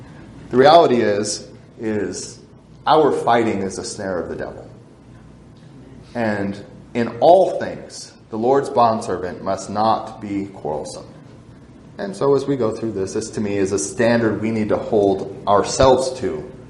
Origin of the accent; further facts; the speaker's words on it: Pacific Northwest, United States; Because I was raised in the Northwest. It's rude in the Northwest. It's not rude in the South.